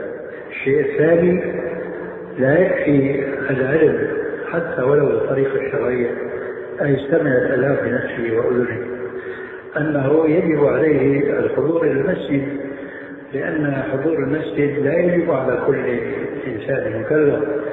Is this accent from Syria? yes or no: yes; Syria; now in Jordan; ولو أمثل هنا في الأردن وفي عندنا في سوريا